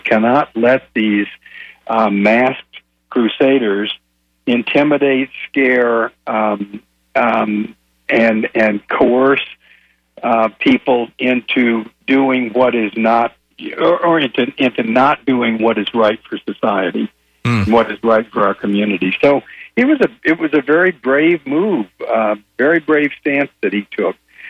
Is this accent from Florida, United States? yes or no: yes; Orlando, Florida, United States; I grew up in Orlando. I remember colored water fountains